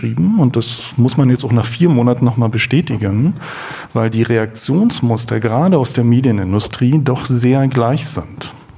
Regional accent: Berlin, Germany; wenn wir als Berliner an dieser Stelle vielleicht dann einen Anspruch formulieren

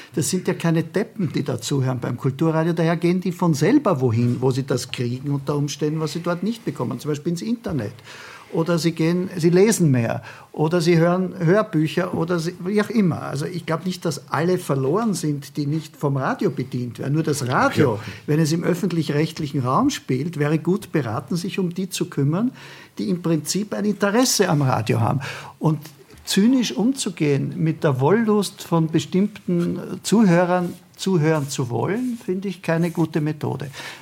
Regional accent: Austria; was ich Ihnen natürlich als Österreicher immer zugestehe

